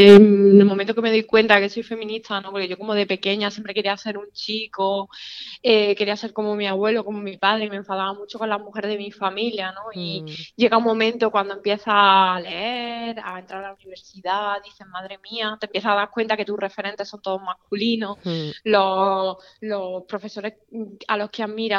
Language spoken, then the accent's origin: Spanish; Andalusia, Spain; de pequeña pues teníamos un rebaño de cabras en mi pueblo, teníamos una quesería artesana en la Sierra Norte de Sevilla. Y pues yo me he criado con animales